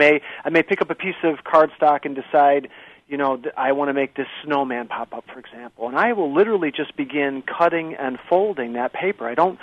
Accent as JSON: {"language": "English", "region": "Michigan", "country": "United States", "tie": "born or raised there", "said": "Well, I always lived on a lake growing up in Michigan"}